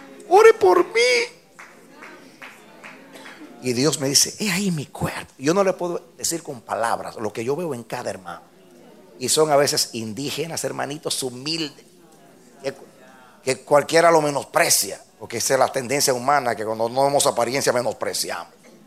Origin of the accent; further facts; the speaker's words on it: Dominican Republic; moved away; A mí no me importa ser dominicano. Yo cuando salí de República Dominicana pensaba que República Dominicana era el mundo y el resto de las naciones el resto del mundo.